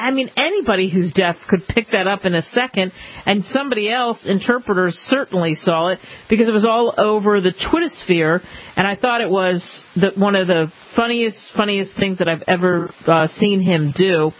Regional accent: Philadelphia, Pennsylvania, United States; growing up in Philly, yes, it could get cold.

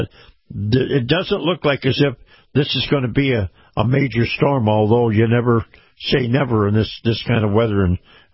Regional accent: Florida, United States; and then we'll drop back down to Florida, my home state

